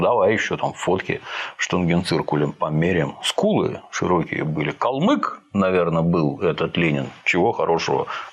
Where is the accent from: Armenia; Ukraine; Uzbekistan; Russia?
Ukraine; Я вот родился, вырос на Украине.